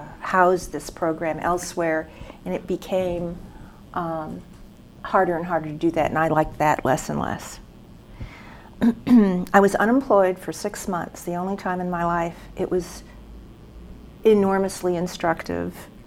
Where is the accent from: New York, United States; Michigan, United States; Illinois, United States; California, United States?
New York, United States; Okay, well, I grew up in New York.